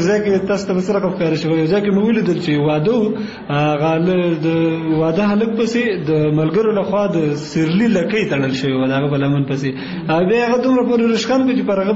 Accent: Kunar, Afghanistan; زه اصلا د کونړ ولایت اوسېدونکی یم. ګوره، ما په نورستان کې وخت هم تېر کړی،

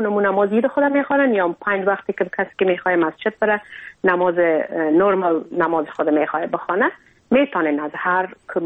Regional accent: Afghanistan; ما همه افغان هستیم، در هر جای دنیا که باشیم باز ما رسم و کلچر و عنانات خود ما را داریم.

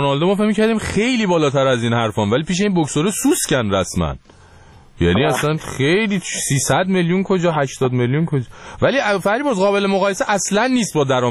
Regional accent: Iran; ما چون ایرانی هستیم

